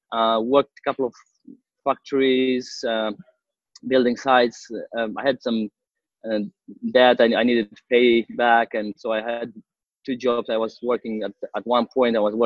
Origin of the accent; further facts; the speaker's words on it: Moldova; I'm coming from Moldova. I used to do professionally judo. I'm a judoka. I used to be professional sportsman representing my country in judo.